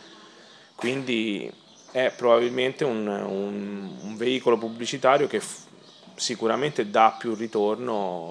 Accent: Barga, Tuscany, Italy; born there; Io sono nato a Barga, te no, ma io sì, e ci sarò stato migliaia di volte

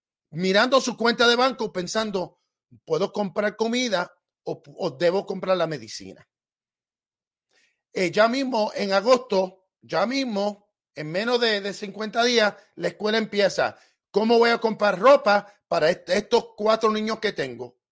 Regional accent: United States; born there; Spanish is a second language; mi español no es perfecto. Yo nací en los Estados Unidos. Yo trato lo mejor que pueda para que ustedes entiendan mi español

